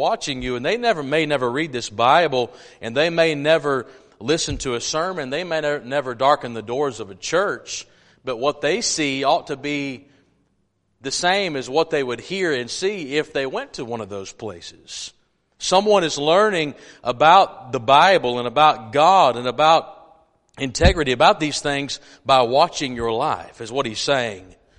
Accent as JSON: {"language": "English", "region": "Texas", "country": "United States", "said": "Because I'm a redneck, I'm a Texan, I'm an American, I'm a Second Amendment. I am too."}